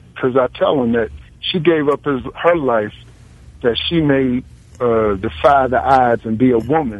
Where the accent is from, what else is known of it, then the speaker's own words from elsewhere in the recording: Baltimore, Maryland, United States; I'm from the Baltimore, D.C. area.